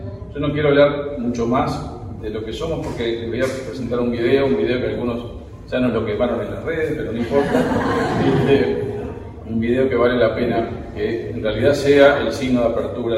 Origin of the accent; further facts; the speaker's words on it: Uruguay; nosotros como uruguayos tenemos una identidad valiosa